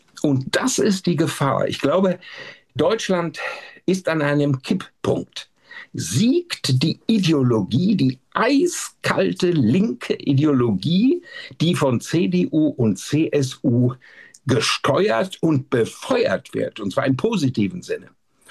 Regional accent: Switzerland; als Schweizer

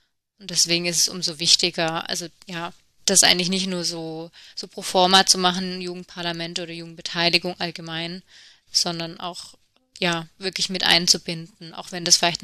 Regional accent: Neckarsulm, Baden-Württemberg, Germany; ich komme auch selber aus dem Landkreis, also aus Neckarsulm, und von daher kann ich das auch gut verbinden, so ja, wie ich aufgewachsen bin.

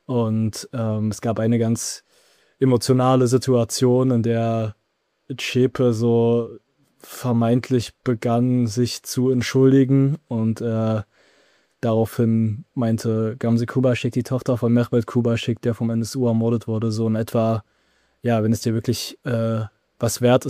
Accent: Zwickau, Saxony, Germany; im Raum Zwickau, meiner Heimatstadt

